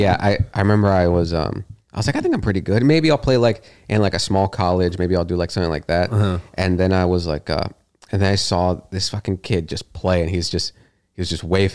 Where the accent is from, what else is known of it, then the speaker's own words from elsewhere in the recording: Milwaukie, Oregon, United States; I grew up in Milwaukee, Oregon.